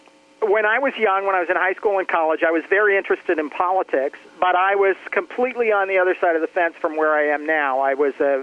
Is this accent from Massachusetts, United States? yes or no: yes; Massachusetts, United States; interned with my local congressman from my hometown, from Massachusetts, where I was living at that time